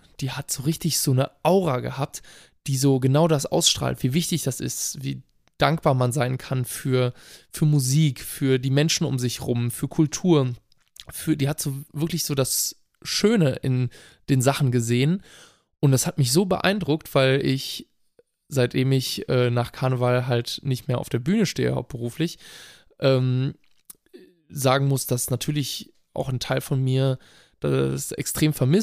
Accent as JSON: {"language": "German", "town": "Salvador", "region": "Bahia", "country": "Brazil", "tie": "born or raised there", "said": "unter anderem auch Streetfood aus meiner Heimatstadt Salvador Bahia."}